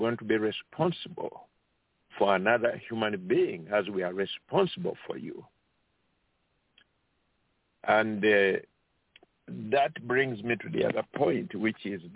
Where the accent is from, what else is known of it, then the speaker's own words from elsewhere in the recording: Uganda; English is a second language; I'm originally from East Africa, Uganda. That's where you find Uganda, Kenya, Tanzania, and some other countries. So we speak Swahili and that language.